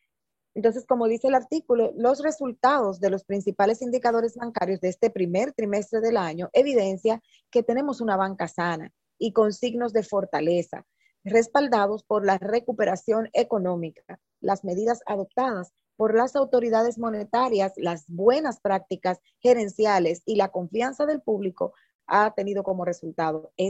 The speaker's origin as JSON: {"language": "Spanish", "country": "Dominican Republic", "said": "nosotros somos de esos pocos países que han tomado esta decisión. Somos la República Dominicana"}